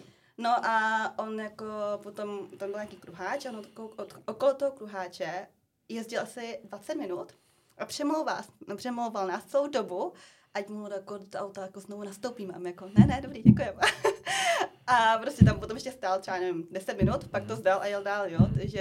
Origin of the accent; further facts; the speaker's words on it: Netolice, South Bohemian Region, Czechia; z ČB jsem z Netolic, dobře, z Netolic